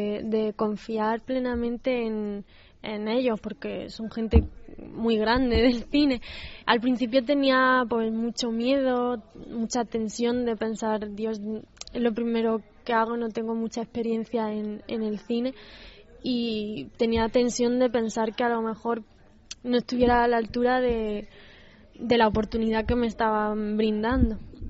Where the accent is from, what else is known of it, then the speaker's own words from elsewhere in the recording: Granada, Andalusia, Spain; also born or lived in Linares; Sí, nací en Linares, en Jaén, pero me he criado en Granada.